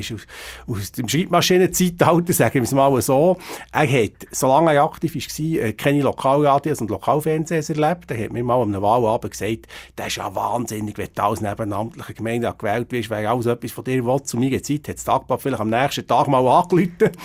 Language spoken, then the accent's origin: German; Biel, Bern, Switzerland; Ja gut, ich bin ein Bielerkind, ich sage es selber so.